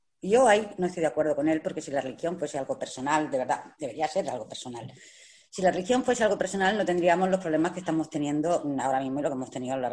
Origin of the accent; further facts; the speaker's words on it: Melilla, Spain; por ser de Melilla, ¿no?, veo las cosas de España, ¿no?, de un poquito de lejos, aunque soy española, la veo también porque pertenezco a una cultura más lejos